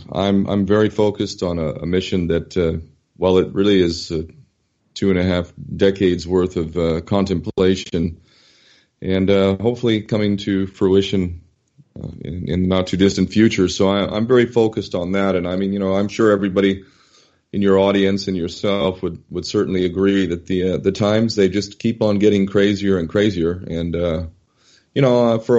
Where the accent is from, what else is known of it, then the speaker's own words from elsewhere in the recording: San Diego, California, United States; also born or lived in Napa / Los Angeles; Yeah, I was born in Napa, but I was raised in San Diego, lived in L.A. a couple years too, but mostly San Diego.